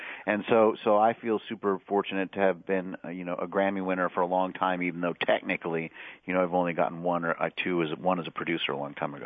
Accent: Oregon, United States; I'm from Oregon originally. I grew up in Oregon, so it feels a little bit like home

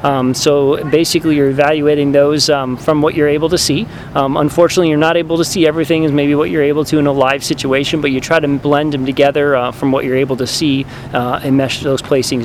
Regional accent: Michigan, United States; now in Iowa, United States; No, I actually was born and raised in Michigan myself, okay. And I came to Iowa actually when I was finished my bachelor's degree

